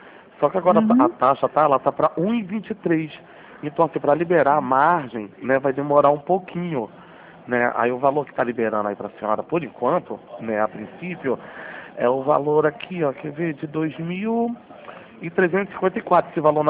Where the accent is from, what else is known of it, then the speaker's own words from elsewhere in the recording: Rio de Janeiro, Brazil; eu sou daqui de Madureira.